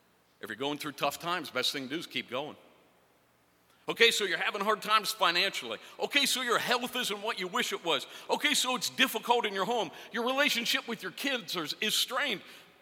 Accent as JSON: {"language": "English", "region": "Pennsylvania", "country": "United States", "tie": "born or raised there", "said": "I'm Scotch-Irish. I grew up in Western Pennsylvania. My family was largely steel workers, working in glass plants and glass factories."}